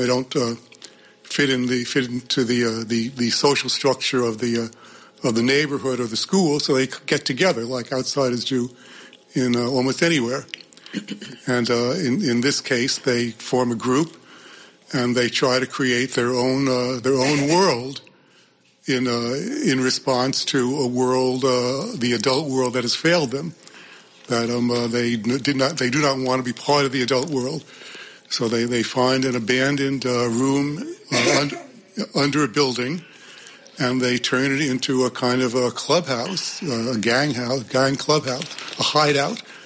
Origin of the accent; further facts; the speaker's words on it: New York City, New York, United States; also born or lived in New Jersey; Well, I grew up in New York City and partially in New Jersey also.